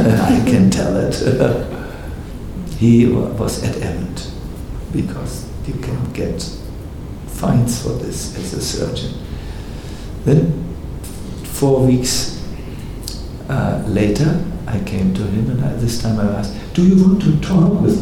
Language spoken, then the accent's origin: English; North Germany, Germany; You know, I come from North Germany, and we've talked very directly